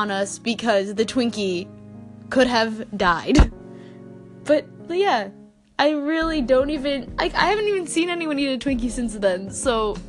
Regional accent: New Jersey, United States; And I'm a Devils fan because I am from New Jersey.

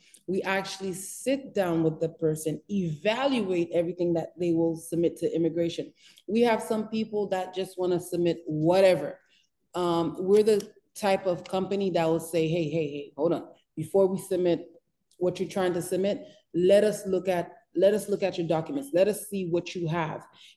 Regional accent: United States; born there; Being the fact that I was born here in the United States, both my parents are Haitian.

